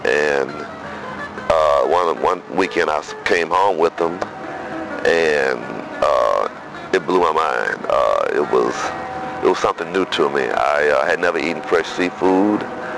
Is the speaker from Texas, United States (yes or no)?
yes; Dallas, Texas, United States; now in New Orleans, United States; I'm originally from Dallas, Texas. I have lived here in New Orleans off and on for the past 28 years.